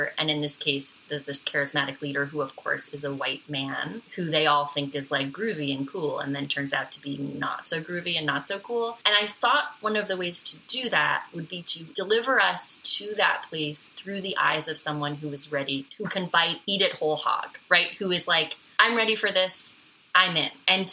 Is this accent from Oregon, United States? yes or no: yes; Portland, Oregon, United States; also born or lived in Senegal / Vermont; So we lived in Senegal until I was 6, and then we moved back to the States, and my parents had their second child. And then when I was like 9, we moved out to Oregon. And basically, I spent my formative years from 9 to 18 living in Portland